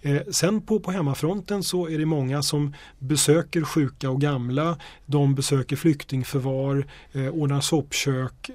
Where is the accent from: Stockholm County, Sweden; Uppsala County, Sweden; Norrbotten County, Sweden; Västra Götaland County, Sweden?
Uppsala County, Sweden; Uppsala; Jag kommer själv från Uppsala.